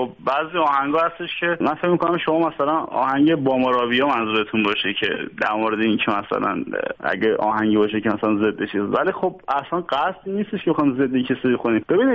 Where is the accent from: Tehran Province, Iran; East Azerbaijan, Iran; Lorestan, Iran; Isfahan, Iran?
Isfahan, Iran; born or raised there